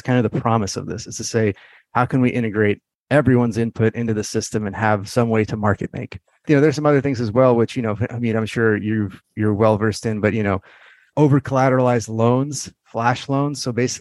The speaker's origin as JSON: {"language": "English", "country": "Afghanistan", "said": "but I come from Afghanistan."}